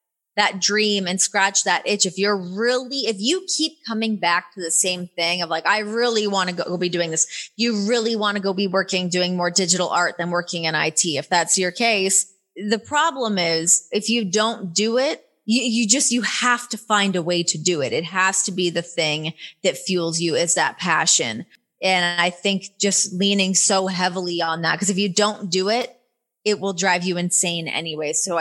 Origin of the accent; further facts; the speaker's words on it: Canada; accent: Canadian; When I first signed to WWE, they made me take classes to get rid of my Canadian accent